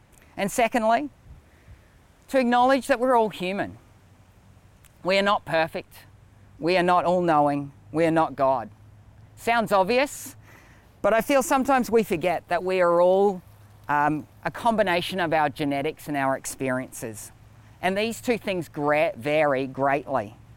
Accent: Australia; I'm also an Australian, heterosexual Christian male.

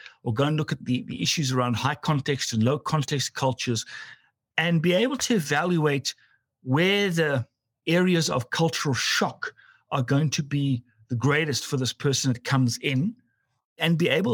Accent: South Africa; now in Canada; I came from South Africa and Africa, and I thought, you know, I'd experienced multiculturalism.

